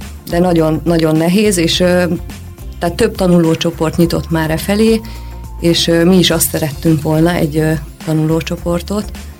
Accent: Érd, Pest, Hungary; Mivel hogy érdi vagyok, ezért így elkezdtünk dolgozni, hogy itt Érden

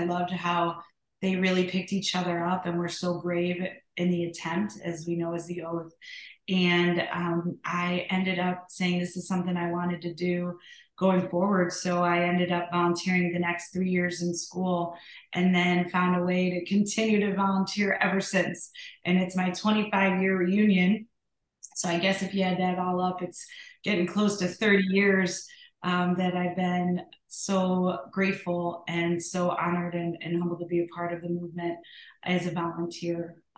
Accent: Orland Park, Illinois, United States; But I grew up in Orland, and I got involved with Special Olympics really in college.

